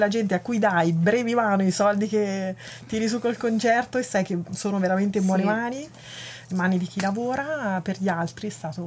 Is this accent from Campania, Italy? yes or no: yes; Torre del Greco, Campania, Italy; born there; perché sono nata a Torre del Greco